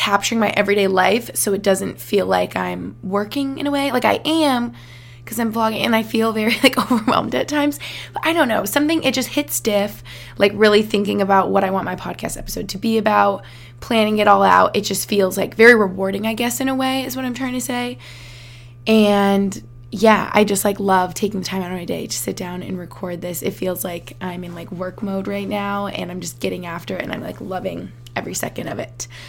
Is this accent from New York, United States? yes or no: yes; Albany, New York, United States; kind of how I feel in my hometown in Albany.